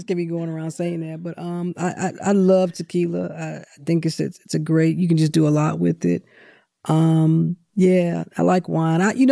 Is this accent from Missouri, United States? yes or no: yes; St. Louis, Missouri, United States; So, yeah, I'm a simple gal. You know, I'm from St. Louis. I like barbecue.